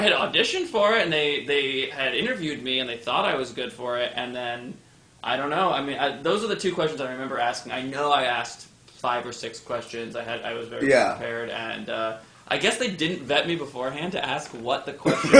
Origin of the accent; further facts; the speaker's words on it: New York City, New York, United States; Yeah, I grew up in the Bowery, so...